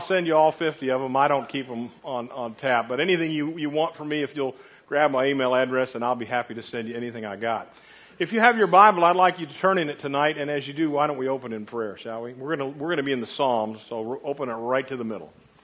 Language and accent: English; Pennsylvania, United States; I grew up in Pennsylvania.